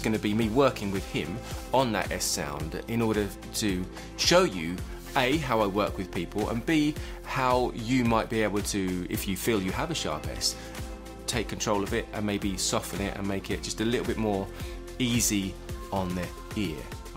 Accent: London, United Kingdom; accent: East London/Essex; I think it came from my own accent, which is originally from East London, Essex

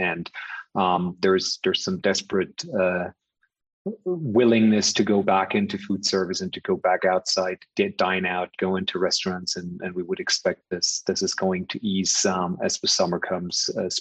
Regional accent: Germany; I'm originally from Germany

